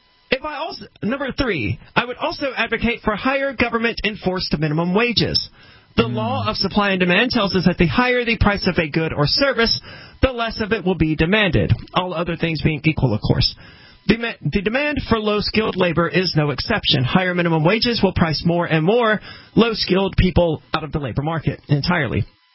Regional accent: North Carolina, United States; In my home state of North Carolina.

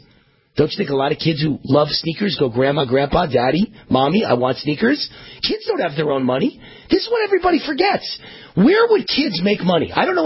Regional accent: New York, United States; I grew up in New York. I spent lots of time on Wall Street.

